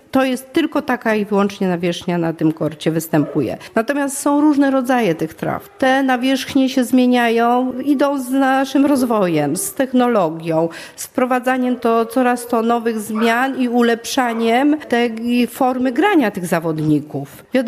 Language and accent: Polish; Stalowa Wola, Subcarpathian Voivodeship, Poland; No i Wola, ponieważ ja pochodzę ze Stalowej Woli.